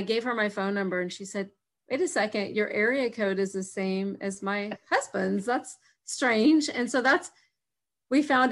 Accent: California, United States; But it's, you know, where I live, I'm 2 hours from Yosemite, from the ocean, from the mountains, from the snow. There's, you know, nice weather most of the time.

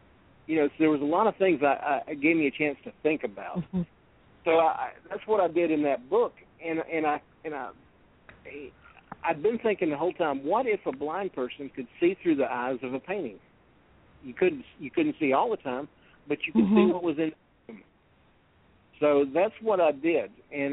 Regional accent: Florida, United States; And I grew up in Florida. I spent 10 years there. I moved there when I was 10 and stayed through my high school years

